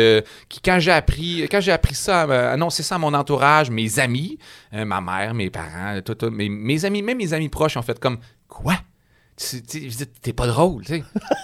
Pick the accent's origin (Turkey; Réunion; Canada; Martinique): Canada; Jonquière, Quebec; moi, je viens du Saguenay, je viens de Jonquière.